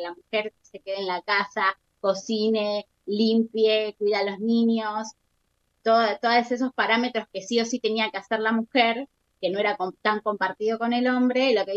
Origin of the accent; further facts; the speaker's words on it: Argentina; yo siempre digo que si hay algo que nos destaca como argentinos que somos, es que somos más dramáticos.